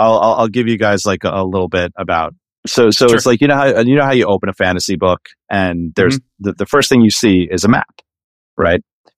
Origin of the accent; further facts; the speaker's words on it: Ireland; I'm rooting a lot of it in like Irish and Celtic mythology because I just, you know, I'm Irish.